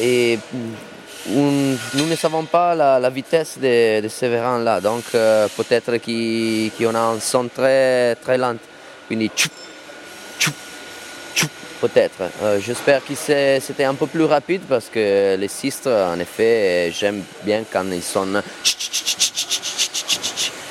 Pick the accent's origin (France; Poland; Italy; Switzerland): Italy; French is a second language; je viens de l'Italie.